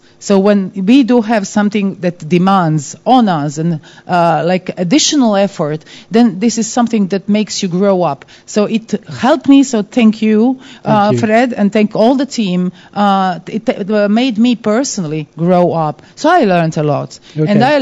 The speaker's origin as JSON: {"language": "English", "country": "Croatia", "second_language": "English", "said": "So I'm from Croatia and I'm the head of Academy of Croatian Radio Television."}